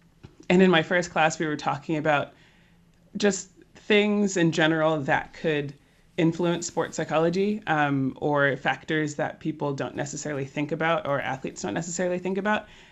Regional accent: United States; now in England, United Kingdom; And I mean, as an American in England, my friends have immediately just started explaining about the royal family and what it's all like and how big it is.

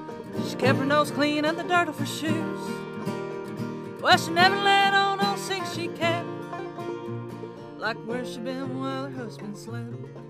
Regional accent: Beattyville, Kentucky, United States; Beattyville is my hometown. It's a tiny, tiny town, and everybody talks about everybody's business.

